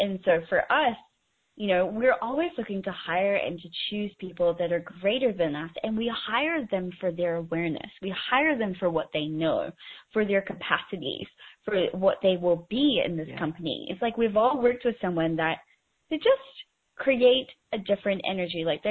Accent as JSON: {"language": "English", "region": "England", "country": "United Kingdom", "tie": "born there", "said": "You know, I am English born."}